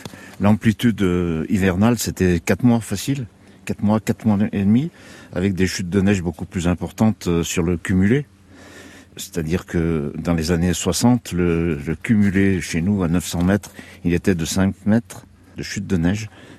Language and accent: French; Auvergne-Rhône-Alpes, France; je suis natif de la Chartreuse. Je suis né la maison qui est derrière vous, là. Voilà, je suis bien ancré depuis 70 ans.